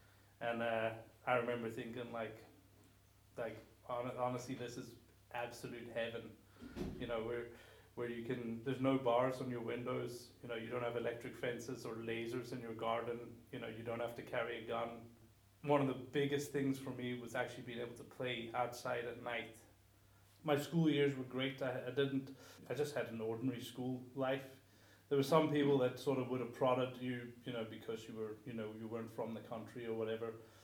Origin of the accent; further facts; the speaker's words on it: Johannesburg, Gauteng, South Africa; I was born in 1985 in Johannesburg, South Africa.